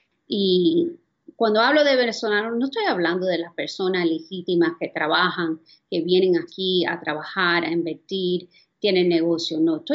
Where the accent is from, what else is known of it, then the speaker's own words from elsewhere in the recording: Florida, United States; Yo me crié aquí en los Estados Unidos, en el sur de la Florida. Yo nací aquí, he vivido toda mi vida aquí.